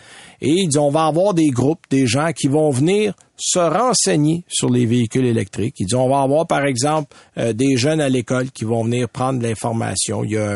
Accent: Saint-Timothée, Quebec, Canada; moi, je suis de Saint-Timothée précisément.

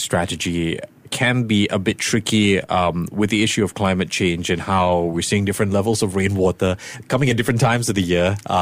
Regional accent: Singapore; I'm very proud of as a Singaporean

